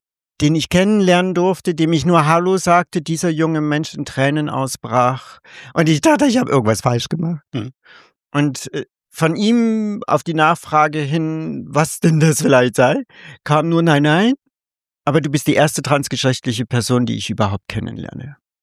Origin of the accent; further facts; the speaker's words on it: Munich, Bavaria, Germany; now in Brandenburg, Germany; als Münchnerin war es irgendwann mal so dieser Gedanke, gut, ich komme mit einer Berlinerin zusammen und habe dann gesagt, so nach dem Motto, ich möchte nicht von einer Millionenstadt in die nächstgrößere ziehen.